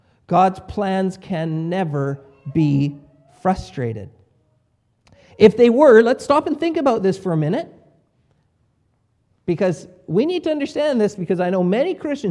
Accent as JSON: {"language": "English", "town": "Vancouver", "region": "British Columbia", "country": "Canada", "said": "Now, I come from the West, from Vancouver, the West that we refer to Vancouver as the melting pot."}